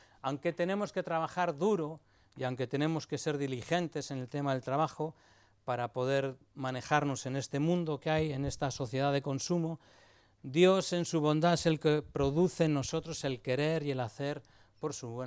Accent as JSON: {"language": "Spanish", "town": "Madrid", "region": "Community of Madrid", "country": "Spain", "tie": "born or raised there", "said": "Yo soy de Madrid, soy del barrio de Ventas, y allí hay un dicho"}